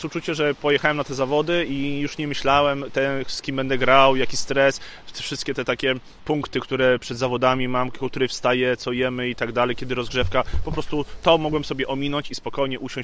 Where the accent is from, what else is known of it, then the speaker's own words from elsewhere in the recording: Warsaw, Masovian Voivodeship, Poland; a po Igrzyskach wrócę do Warszawy, skąd pochodzę.